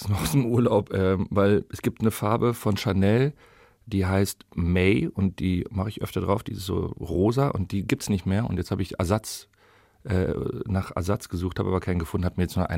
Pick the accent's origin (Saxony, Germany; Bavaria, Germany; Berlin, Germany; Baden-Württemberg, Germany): Berlin, Germany; ich bin mit dem Gripstheater in Berlin groß geworden.